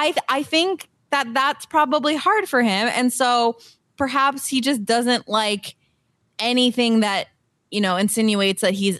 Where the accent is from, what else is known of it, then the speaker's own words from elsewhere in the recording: Canada; I mean, again, I am also a Canadian and I don't know my American history.